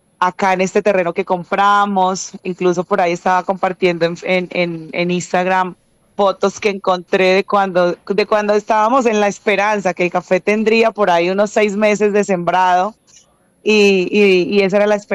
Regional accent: Planadas, Tolima, Colombia; Soy oriunda de Planadas, Tolima. Mi familia materna, paterna, todos. Crecí en Planadas, las calles de Planadas nos vieron crecer.

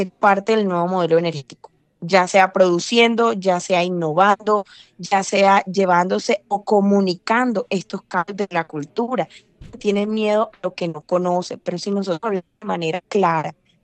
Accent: Colombia; Sentido a nuestra identidad como colombianos.

